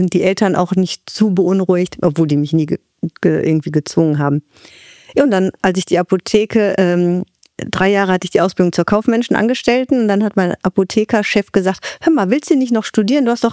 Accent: Kauai, Hawaii, United States; Genau, es ist Kauai. Das ist die Garteninsel, die westlichste Insel.

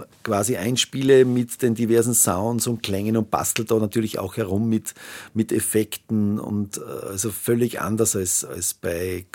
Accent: Hallstatt, Upper Austria, Austria; in Hallstatt, in meinem Heimatort.

